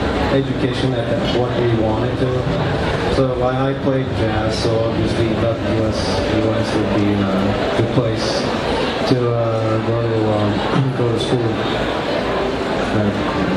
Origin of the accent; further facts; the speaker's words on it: Gyumri, Shirak, Armenia; growing up in Armenia. I grew up in Gyumri. I was 1.5 years old when a huge earthquake happened in 1988